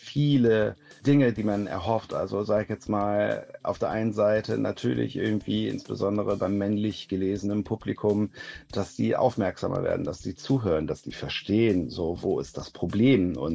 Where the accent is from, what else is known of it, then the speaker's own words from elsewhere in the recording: Krefeld, North Rhine-Westphalia, Germany; in Krefeld, das ist meine Heimatstadt